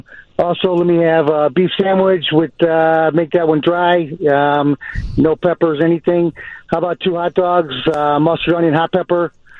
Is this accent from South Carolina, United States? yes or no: no; Chicago, Illinois, United States; accent: Chicago; But I think it's so bizarre. I'm from Chicago. I talk how I talk, you know?